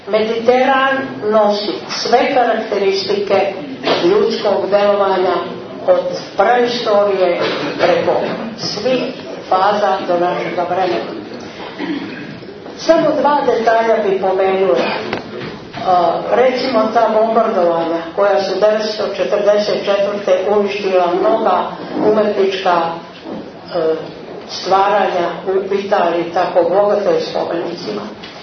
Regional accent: Belgrade, Serbia; Ja sam Beograđanka, poreklom je odavde iz Hercegovine

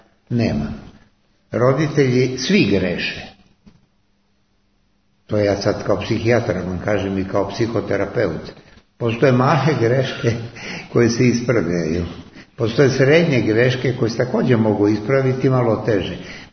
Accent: Belgrade, Serbia; born there; Rođen sam u Beogradu

